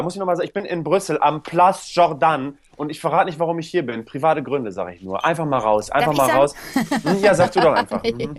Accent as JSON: {"language": "German", "region": "Bremen", "country": "Germany", "said": "ich bin ein einfacher Typ, ich komme aus Bremen-Nord."}